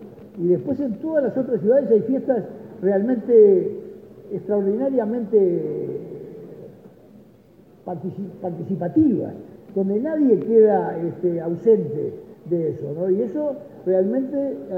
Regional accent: Nueva Helvecia, Colonia, Uruguay; en mi ciudad natal, que es la Colonia Suiza, Nueva Helvecia

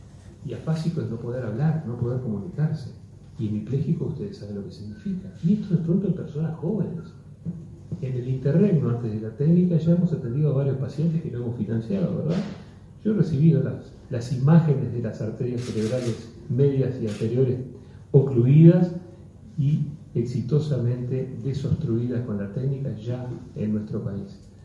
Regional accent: Uruguay; lo que somos los uruguayos

